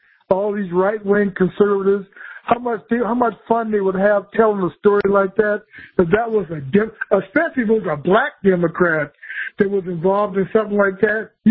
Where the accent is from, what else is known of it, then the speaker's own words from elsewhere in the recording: South Carolina, United States; I'm from Murdoch country.